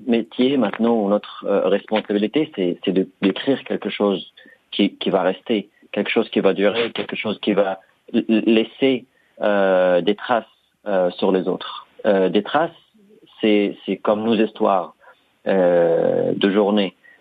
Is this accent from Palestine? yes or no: yes; Palestine; moved away as an adult; also born or lived in Paris; now in London, United Kingdom; vécu à Paris pendant 12 ans. Donc, on va dire la tiers de ma vie, que je suis parisien. Je suis tiers parisien et deux tiers palestinien.